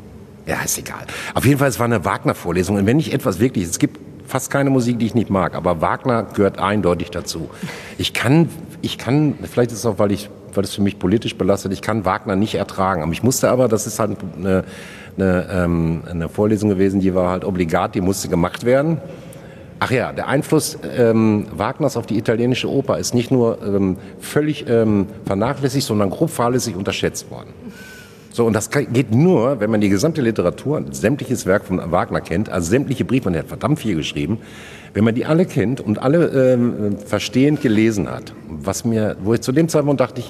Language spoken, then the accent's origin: German; Hattingen, North Rhine-Westphalia, Germany; ich kam ja aus Hattingen. Ich bin in Hattingen groß geworden.